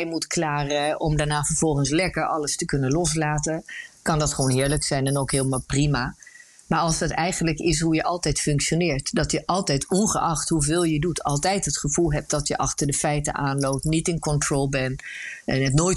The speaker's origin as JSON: {"language": "Dutch", "country": "Sweden", "said": "we hebben een huisje in Zweden waar ik vandaan kom."}